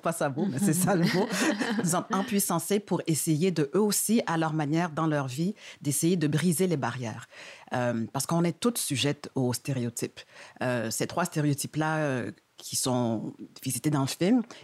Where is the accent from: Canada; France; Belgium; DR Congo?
Canada; Montreal, Quebec; étant donné que je suis née puis j'ai grandi à Montréal.